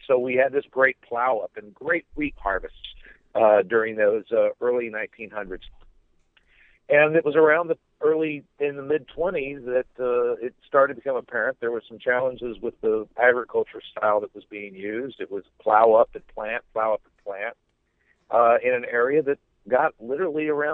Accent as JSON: {"language": "English", "region": "Kansas", "country": "United States", "tie": "born or raised there", "said": "I'm originally from Western Kansas. That's where I was born, and actually was started was grew up in a wheat farming family, and that's pretty much what my family does."}